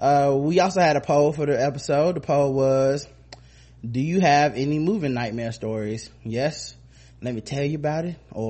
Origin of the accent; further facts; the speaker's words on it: Cleveland, Ohio, United States; I was born and raised in Cleveland, and the fact that they decided to do the RNC here pissed me and the whole city off.